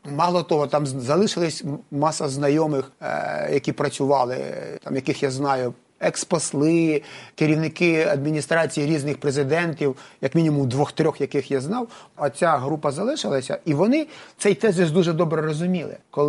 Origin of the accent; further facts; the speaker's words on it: United States; а чому це ми, американці, маємо там дуже цим опікуватись?